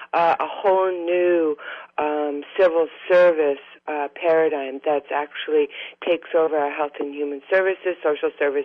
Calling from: Oregon, United States

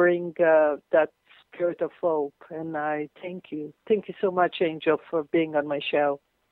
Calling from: Israel; And, you know, I'm talking from Israel. The Middle East is in the uproar, and we cannot calm ourselves enough.

